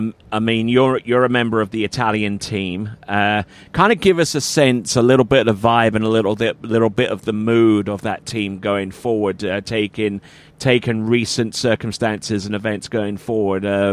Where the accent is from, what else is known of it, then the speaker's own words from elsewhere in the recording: England, United Kingdom; now in United States; I'm English and I live in America now